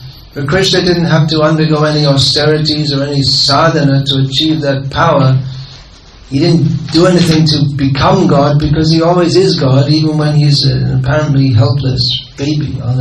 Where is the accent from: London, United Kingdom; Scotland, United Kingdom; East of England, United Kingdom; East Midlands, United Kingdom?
East of England, United Kingdom; born there; It's my birthday tomorrow too. 33 years old. I was born here in Bhaktivedanta Manor.